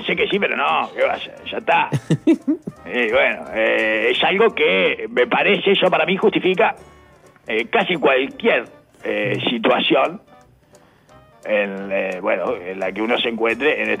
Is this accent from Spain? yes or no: no; Uruguay; vieron cómo somos los uruguayos, nos gusta brindar